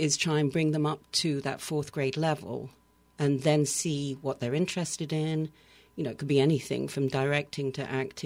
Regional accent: United Kingdom; accent: British; they mimic my British accent.

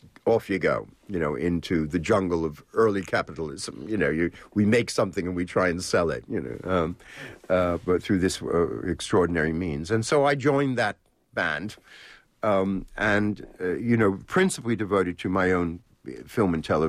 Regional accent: New York, United States; The ballet is wonderful because, again, growing up in New York, I was in at the beginning of and seeing the New York City Ballet in their earliest things.

